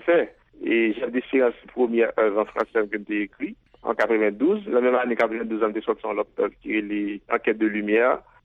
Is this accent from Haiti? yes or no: yes; Haiti; first language Haitian Creole; French is a second language; Et c'est une langue qui permet tout exprimer en tant que créole, en tant qu'haïtien. Là, l'écrit en créole, c'est que ma connexion permanente avec la réalité haïtienne